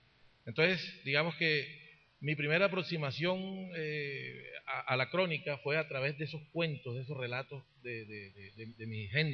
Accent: Arenal, Bolívar, Colombia; also born or lived in Barranquilla; Yo soy de acá, de esta región. Nací en Barranquilla, pero me crié en un pueblo que se llama Arenal, que queda una hora de acá.

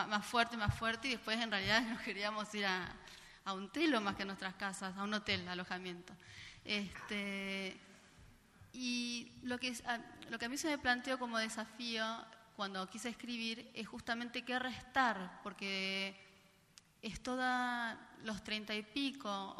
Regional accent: Buenos Aires, Argentina; Yo nací y crecí en Buenos Aires.

